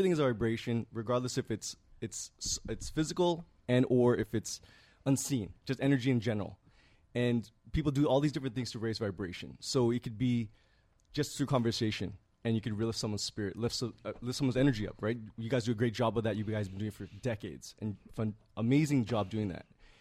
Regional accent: Toronto, Ontario, Canada; Within Toronto, guess where I'm from?

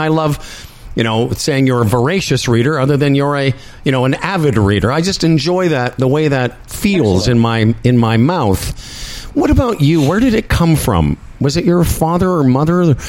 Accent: Moose Jaw, Saskatchewan, Canada; One is, you know, I grew up in Moose Jaw. I barely got through grade 12

